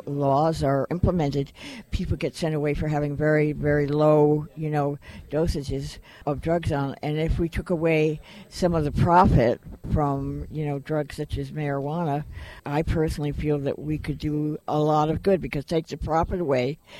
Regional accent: Connecticut, United States; And I know one of the things, I come from Connecticut, that in our homeless shelters, and I can never understand it

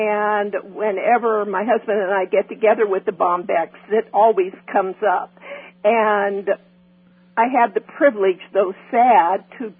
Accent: Beverly Hills, California, United States; Well, you know, growing up in Beverly Hills

